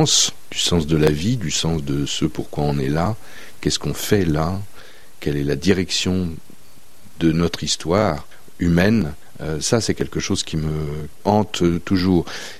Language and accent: French; Laval, Pays de la Loire, France; moi je suis Mayennais, je suis né à Laval